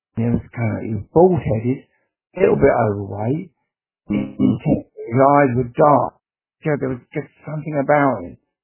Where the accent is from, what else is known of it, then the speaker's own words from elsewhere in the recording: Soham, East of England, United Kingdom; The weird thing was, I was from Surham, which was like 20 miles away from Cambridge, growing up